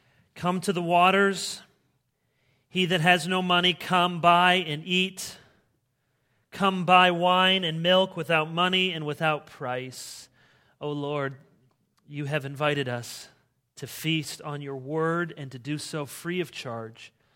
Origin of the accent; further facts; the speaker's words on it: Michigan, United States; And growing up in Michigan most of the time, I knew the pain